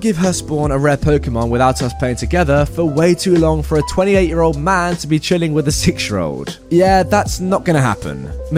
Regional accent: Mexico; English is a second language; We're Mexican, but my first language is not Spanish. Sorry in advance for any mistakes, and we're from a city a bit away from there.

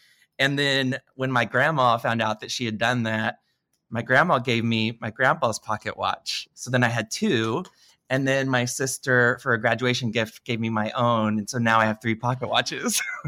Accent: Washington, D.C., District of Columbia, United States; I'm from Washington, D.C.

